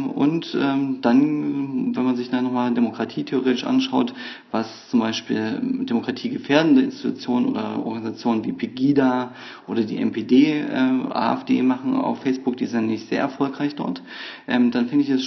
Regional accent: Thuringia, Germany; Zum einen bin ich jemand, der in Thüringen groß geworden ist.

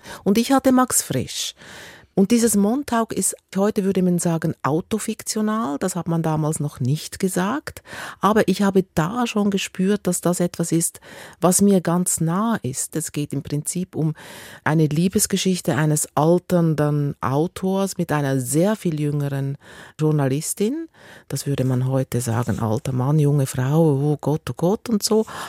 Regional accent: Switzerland; Ich bin Schweizerin, wie man hört

